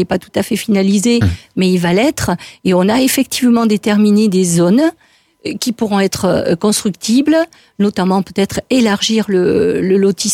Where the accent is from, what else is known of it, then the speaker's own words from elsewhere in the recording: Saint-André-de-Najac, Occitanie, France; born there; moi, je suis née à Saint-André-de-Najac. Donc, c'est à côté de Najac. C'est dans le canton. J'ai commencé à travailler à Paris